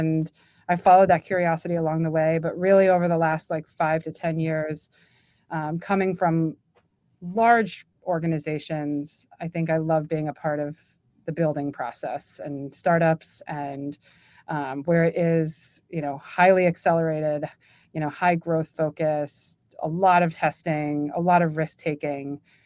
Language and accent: English; New York, United States; growing up near New York City, the heart of fashion and brands, it's just been a passion of mine over time.